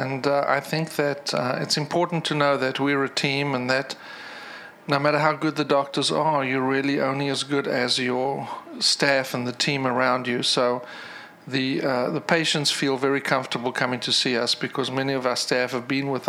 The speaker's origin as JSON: {"language": "English", "country": "South Africa", "said": "I'm going to be in South Africa, which is my home country originally."}